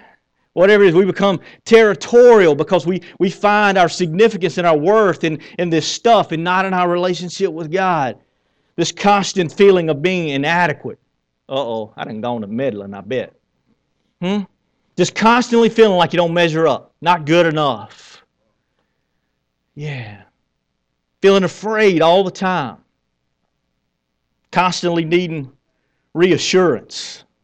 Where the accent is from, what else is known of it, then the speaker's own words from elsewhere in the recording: the South, United States; because we're from the South.